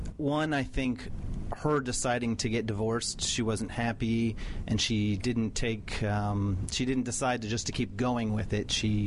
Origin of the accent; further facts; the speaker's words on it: San Antonio, Texas, United States; I'm originally from San Antonio, Texas.